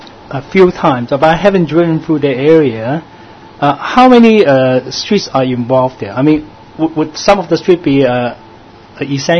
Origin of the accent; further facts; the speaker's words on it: Hong Kong; so different from the time when we grew up in Hong Kong.